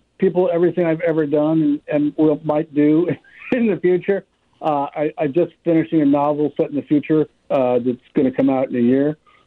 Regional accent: Nebraska, United States; But you know, I grew up in Nebraska, so I had to be a Nebraska football fan.

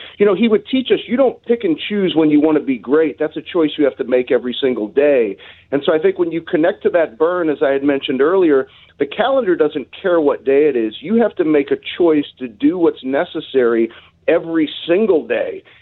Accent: Ladue, Missouri, United States; but I grew up on Waverton Drive in Ladue, and I'm a Ladue High School grad, and So I'm just a kid from the Lou

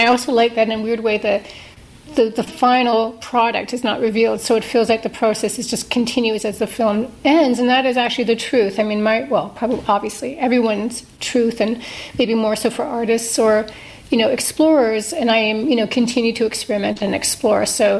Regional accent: Canada; because I was born in Canada, but it was a time when there weren't that many immigrants

